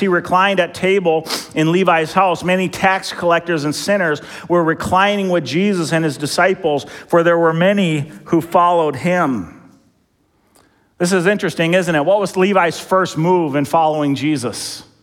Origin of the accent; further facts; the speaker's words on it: Eden Prairie, Minnesota, United States; Kid I grew up with in Eden Prairie, one of my good friends.